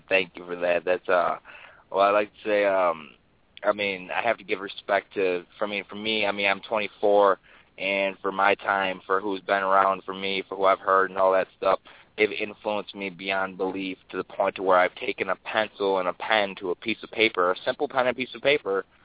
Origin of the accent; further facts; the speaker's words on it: Michigan, United States; I'm from Michigan, and my idol is … man, and he's still to this day.